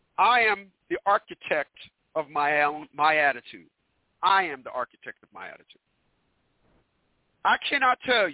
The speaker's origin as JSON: {"language": "English", "town": "Newark", "region": "New Jersey", "country": "United States", "said": "especially where I'm from, people. I'm from Newark, New Jersey."}